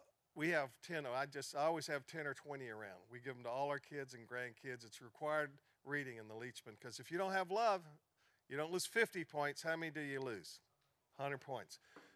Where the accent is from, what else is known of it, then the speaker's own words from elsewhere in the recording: Alabama, United States; I'm from Alabama, and I would have given that kid.